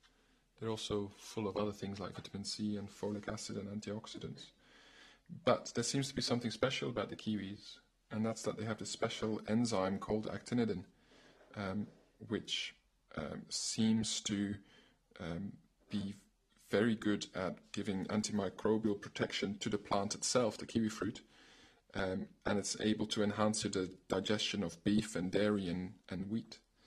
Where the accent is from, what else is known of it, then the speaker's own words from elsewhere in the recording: Belgium; I'm from Belgium, and my mum swears by kiwis and has ever since I grew up.